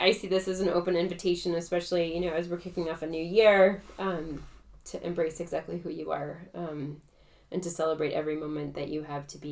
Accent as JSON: {"language": "English", "town": "Chicago", "region": "Illinois", "country": "United States", "tie": "born or raised there", "said": "We didn't have Village Inn where I grew up in Chicago"}